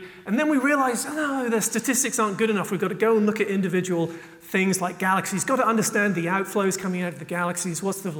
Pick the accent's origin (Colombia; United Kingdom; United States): United Kingdom; England; I've gone with cheeky because I'm English.